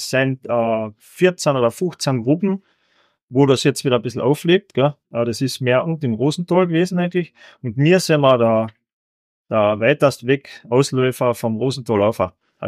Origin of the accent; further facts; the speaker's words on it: Carinthia, Austria; Ich bin auch Kärntner, ich bin gerne Kärntner, bin gerne Österreicher.